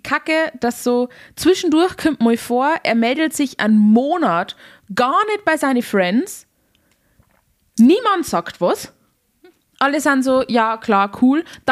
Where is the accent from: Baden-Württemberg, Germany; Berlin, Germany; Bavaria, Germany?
Bavaria, Germany